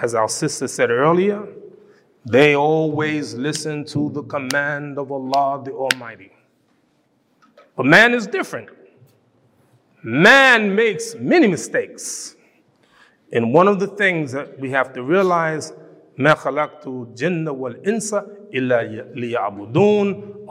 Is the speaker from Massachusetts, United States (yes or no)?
no; Brooklyn, New York, United States; I'm from Brooklyn, New York, and we move around.